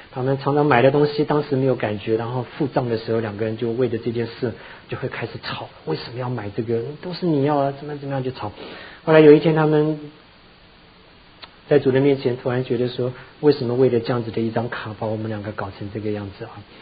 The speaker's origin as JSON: {"language": "Chinese", "country": "China", "said": "你知道我们中国人信用卡差不多都还清的哈，那美国人信用卡都欠着债的。"}